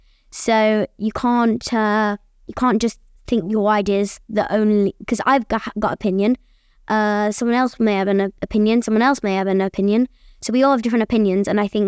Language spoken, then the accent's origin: English; Dubai, United Arab Emirates; King's School Dubai. I'm 11 years old. I was born and raised in Dubai. So yeah, I'm a Dubai baby.